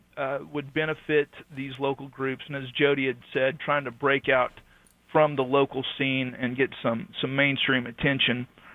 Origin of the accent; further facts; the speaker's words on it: the Ozarks, United States; but you know, growing up in the Ozarks, I had a lot of exposure to Americana and folk and bluegrass